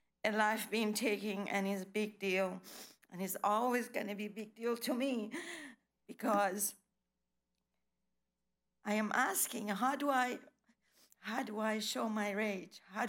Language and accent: English; Gainesville, Florida, United States; English is a second language; I'm from Gainesville.